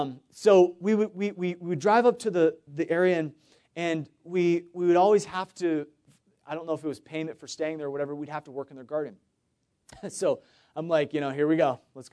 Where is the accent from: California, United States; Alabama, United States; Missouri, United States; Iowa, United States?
Iowa, United States; I remember I grew up in Iowa, and it's a great place to grow up, great place to move from, and just being honest.